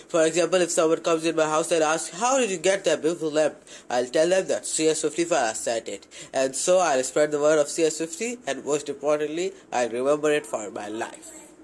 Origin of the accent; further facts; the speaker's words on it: Kazakhstan; from Kazakhstan.